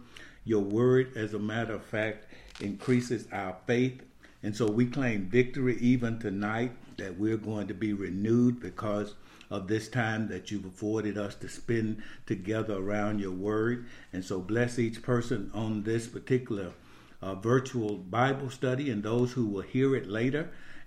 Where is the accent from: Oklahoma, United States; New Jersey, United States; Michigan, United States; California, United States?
Michigan, United States; we brought our snow shovel with us when we came from Michigan.